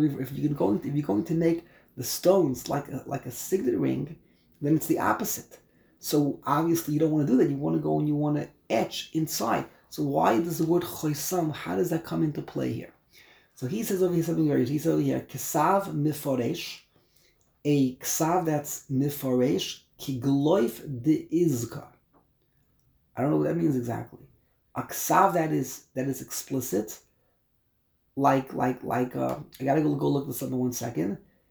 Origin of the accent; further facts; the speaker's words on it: Brooklyn, New York, United States; I said, I'm from Brooklyn, New York.